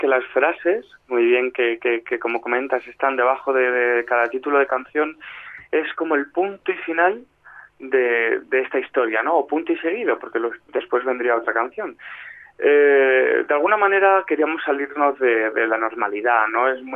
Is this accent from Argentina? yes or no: no; Talavera de la Reina, Castilla-La Mancha, Spain; born there; now in Madrid, Spain; Nací en Talavera de la Reina y estoy muy vinculado a dos pueblecitos que están cerca, que son uno de mi padre y otro de mi madre, que se llaman El Real de San Vicente y Nuño Gómez.